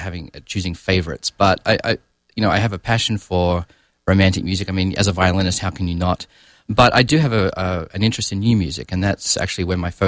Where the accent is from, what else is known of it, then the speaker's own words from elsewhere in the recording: Sydney, New South Wales, Australia; moved away as an adult; also born or lived in Adelaide; now in United States; As you can hear, I'm not really from around this area. I grew up in Sydney, Australia. Did my undergraduate work in Adelaide in South Australia. Subsequently moved over here to undertake graduate work at Michigan State University.